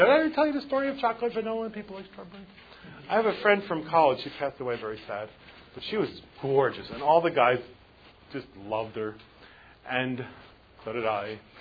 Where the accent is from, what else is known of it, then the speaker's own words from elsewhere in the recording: United States; okay, well, I'm American.